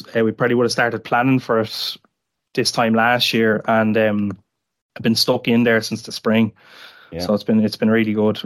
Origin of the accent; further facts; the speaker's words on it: Bray, County Wicklow, Ireland; We're both from Bray.